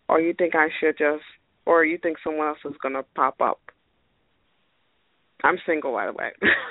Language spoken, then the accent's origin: English; New York, United States; I'm from New York.